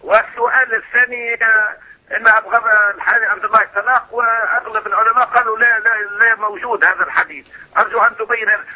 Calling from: Tunisia; نحن نتابعك من تونس كثير، واحنا لا يوجد عندنا مشايخ هنا في تونس

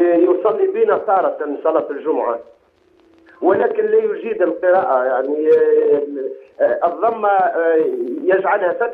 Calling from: Italy; يا شيخ أنا أتكلم فيك من إيطاليا

